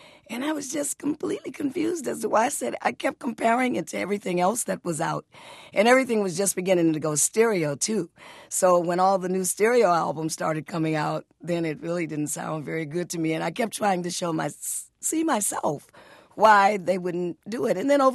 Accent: Detroit, Michigan, United States; But I was from Detroit, and blacks at the time felt that if they were raised, born and raised in the North, were a little bit better than blacks who were born and raised in the South.

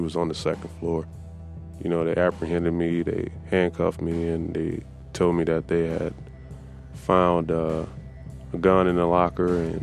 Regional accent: Racine, Wisconsin, United States; I grew up in Racine, Wisconsin. You know, everybody was a little hard on for cash, but everyone made ends meet.

